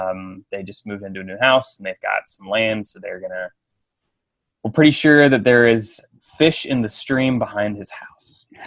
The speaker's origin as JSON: {"language": "English", "region": "Kansas", "country": "United States", "tie": "born or raised there", "said": "so where I grew up in Kansas, fireworks were not allowed, in the suburbs."}